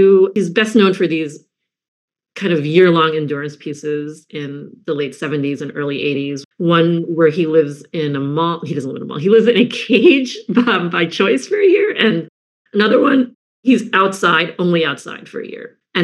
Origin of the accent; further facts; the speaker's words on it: New Jersey, United States; Personally, I grew up in New Jersey, also during the 80s.